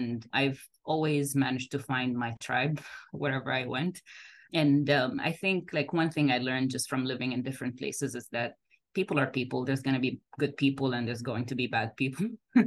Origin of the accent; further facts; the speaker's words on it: Saudi Arabia; now in Canada; The same in the Middle East. I grew up in Saudi Arabia.